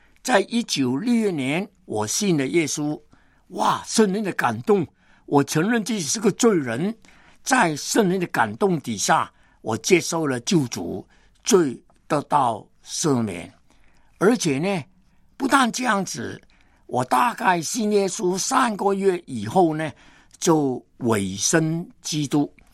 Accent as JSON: {"language": "Chinese", "country": "Hong Kong", "tie": "born or raised there", "also_born_or_lived": "Guiyang", "said": "我在香港出生，年小的时间非常非常年幼，曾经逃难去到中国最穷苦的地方，贵州的贵阳，那里住了一段的时间，可以说是某些程度上面失学，没有念好好的念书。那么我是在香港出生的"}